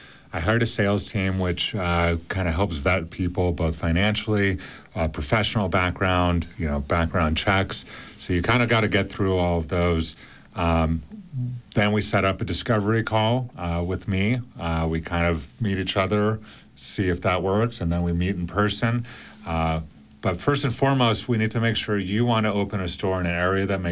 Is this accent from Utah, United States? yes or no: yes; Park City, Utah, United States; a friend I grew up with here in Park City wanted to bring it out to Salt Lake.